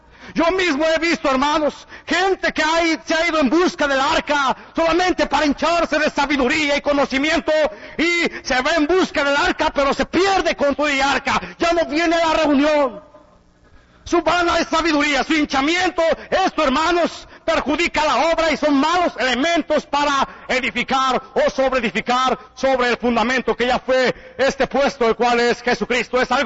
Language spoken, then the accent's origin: Spanish; Mexico; qué vergüenza para mí como mexicano, qué vergüenza para mí como habla hispano, como hombre que recibió la palabra de Dios en español